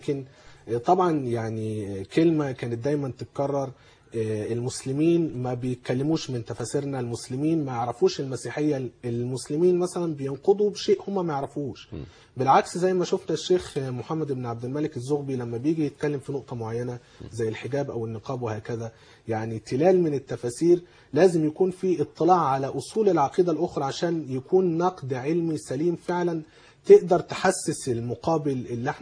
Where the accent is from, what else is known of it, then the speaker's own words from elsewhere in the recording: Egypt; واحنا فعلا عندنا في مصر معاهد